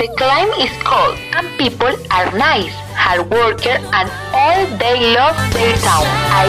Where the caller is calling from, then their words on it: Charalá, Santander, Colombia; English is a second language; I am speaking from Charalá, Santander, Colombia.